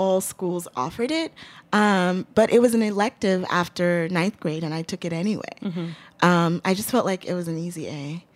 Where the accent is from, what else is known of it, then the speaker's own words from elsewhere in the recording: Nigeria; you're not raised as a Nigerian child, especially middle class, like I was, to be a farmer.